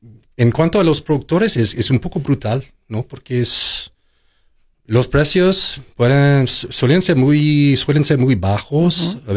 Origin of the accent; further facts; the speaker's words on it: Tucson, Arizona, United States; quise regresar aquí a Tucson, Arizona, de donde soy originario, de Arizona.